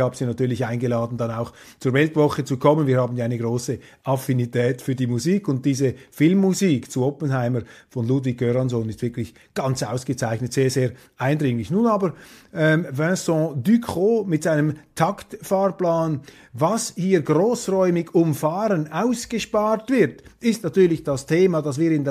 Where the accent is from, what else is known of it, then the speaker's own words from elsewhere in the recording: Switzerland; Und als Schweizer haben wir einfach alles Interesse, uns nicht in diesen Wahnsinn hineinziehen zu lassen.